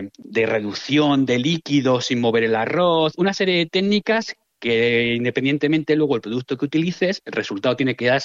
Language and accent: Spanish; Madrid, Community of Madrid, Spain; yo no soy valenciano, yo soy de Madrid